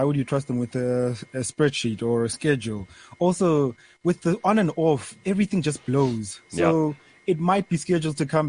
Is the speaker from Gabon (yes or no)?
no; Eastern Cape, South Africa; Yeah, so I'm from the Eastern Cape.